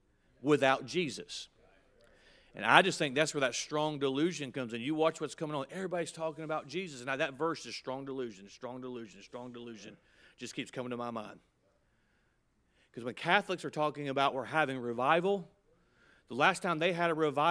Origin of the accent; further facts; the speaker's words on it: United States; Now, I think, you know, I'm an American. I think America ought to be first.